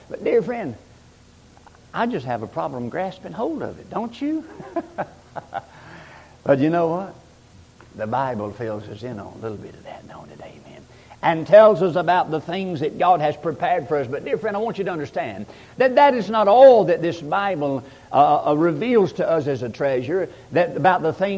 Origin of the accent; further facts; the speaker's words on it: Gulfport, Mississippi, United States; born there; I was born in Gulfport, Mississippi.